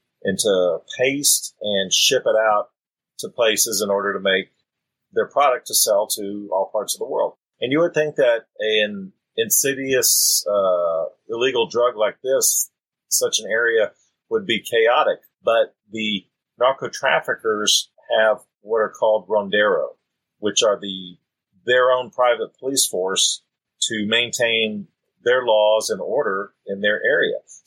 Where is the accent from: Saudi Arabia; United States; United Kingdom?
United States; Texas; We were raised around guns in Texas a lot